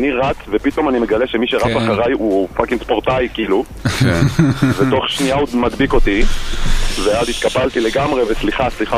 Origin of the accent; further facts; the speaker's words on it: Rishon LeZion, Central District, Israel; גדלתי בעוונותיי בראשון לציון.